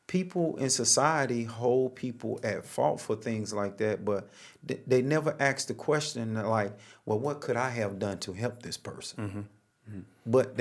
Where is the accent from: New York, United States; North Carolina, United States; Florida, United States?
North Carolina, United States; Charlotte; I was born right here in Charlotte, North Carolina, on the west side of town. Actually, I've lived all over Charlotte